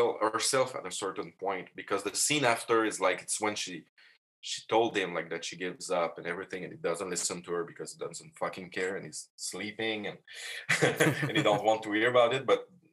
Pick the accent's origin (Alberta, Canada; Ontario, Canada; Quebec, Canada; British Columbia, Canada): Quebec, Canada; Montreal; we shot a movie in Montreal, we're French Canadian here